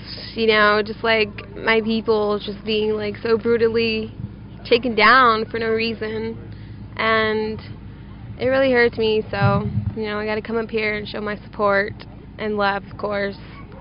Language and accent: English; Flagstaff, Arizona, United States; I am from Flagstaff, Arizona.